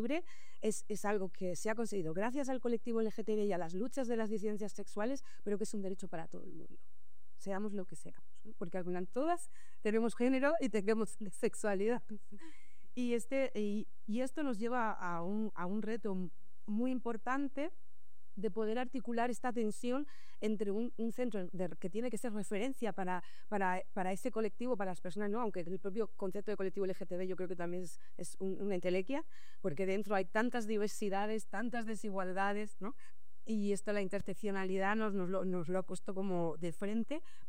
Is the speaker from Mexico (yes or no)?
no; Murcia, Region of Murcia, Spain; moved away; soy una persona de Murcia, de clase de obrera, bisexual, ¿no? Migrada, charnera